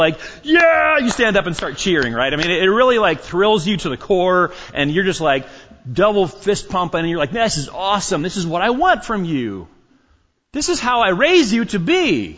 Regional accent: Arkansas, United States; I'm from Arkansas, so it takes me a little bit of time to remember how to spell things.

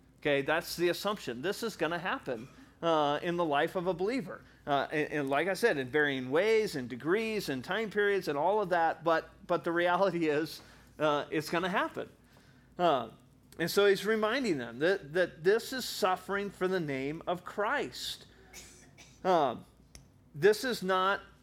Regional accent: Littleton, Colorado, United States; I grew up in Littleton, which is right there by Columbine.

